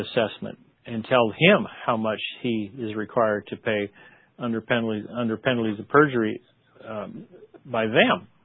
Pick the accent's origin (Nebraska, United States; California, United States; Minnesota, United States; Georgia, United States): Nebraska, United States; When you travel the country, you'll see like for example Nebraska. I was raised in Nebraska.